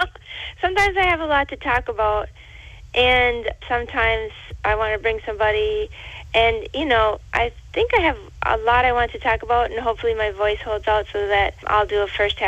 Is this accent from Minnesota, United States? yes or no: yes; Minnesota, United States; I think that a lot of people, just being from Minnesota, we are pretty good at makin